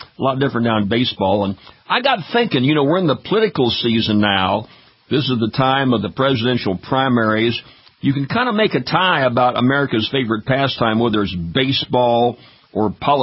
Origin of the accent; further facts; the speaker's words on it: St. Louis, Missouri, United States; I grew up in St. Louis, Missouri, for you listeners up in the Midwest.